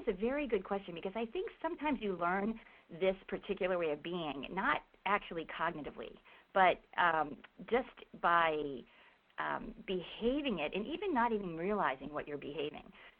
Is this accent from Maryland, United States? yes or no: yes; Maryland, United States; And so I grew up in Maryland and spent all of my growing up years there near Washington, D.C.